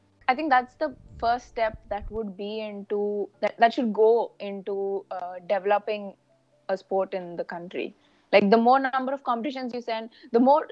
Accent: India; not take me seriously because I was from India.

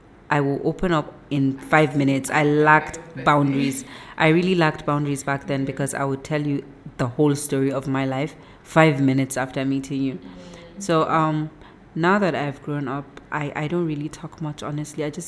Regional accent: Kano, Nigeria; I'm from Kano State, and I'm a family person.

